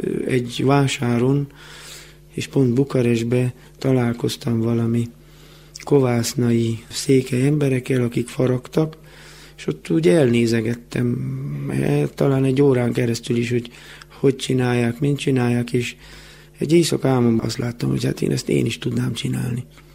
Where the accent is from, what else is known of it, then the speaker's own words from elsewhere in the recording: Hódmezővásárhely, Csongrád-Csanád, Hungary; itt nőttem fel vásárhelyen, és vásárhelyen is szeretnék megöregedni.